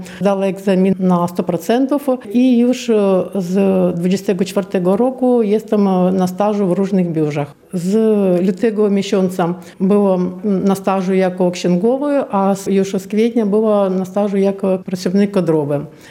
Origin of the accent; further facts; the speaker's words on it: Kyiv, Ukraine; Polish is a second language; moved away as an adult; now in Białystok, Poland; przyjechałam z synem z Ukrainy, z Kijowa, kiedy zaczęła się wojna. Mieszkamy tutaj w Polsce, w Białymstoku, z października 2022 roku.